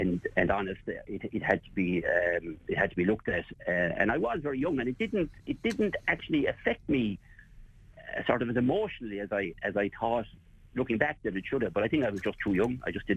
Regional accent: Clarecastle, County Clare, Ireland; but certainly the social side of it, of growing up in Clare Castle and Flannans and all of that.

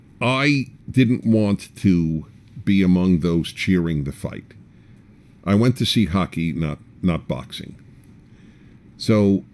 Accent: New York City, New York, United States; When I was in high school, I was raised and I grew up in New York City.

